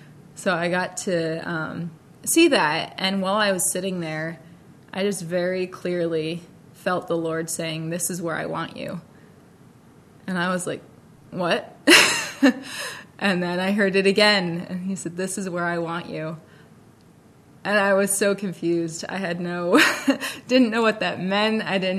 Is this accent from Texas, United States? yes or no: no; New Hampshire, United States; So I grew up, born and raised in New Hampshire, up in the north, and then I went to college at Eastern Nazarene College outside of Boston